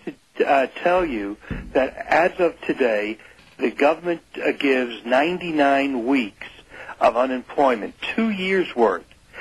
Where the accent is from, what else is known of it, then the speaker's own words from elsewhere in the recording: Simi Valley, California, United States; There's a major race for mayor in Simi Valley, my hometown